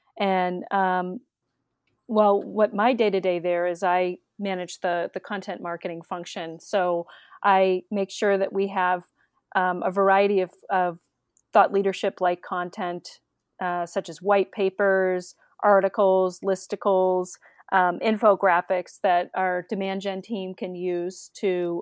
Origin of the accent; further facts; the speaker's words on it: Massachusetts, United States; I grew up in the Massachusetts suburbs, and I went to college at University of Connecticut